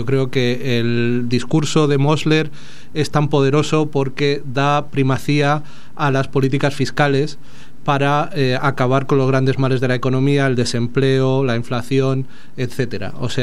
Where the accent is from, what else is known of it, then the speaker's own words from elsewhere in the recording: Spain; now in Germany; Sí, me fui a vivir a Alemania, donde he vivido la mitad de mi vida.